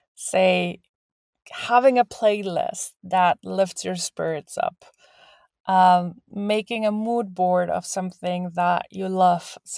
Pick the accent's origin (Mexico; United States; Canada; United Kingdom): Mexico; now in Germany; I come from Mexico and my first winters were horrible. And I still suffer. Even 14 years in Germany, I still suffer for it.